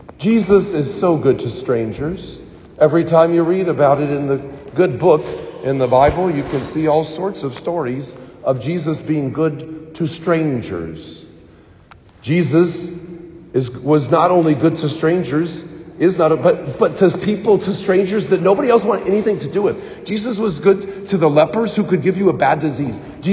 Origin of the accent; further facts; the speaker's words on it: Bloomington, United States; When I was a little kid growing up in Bloomington, we had this priest.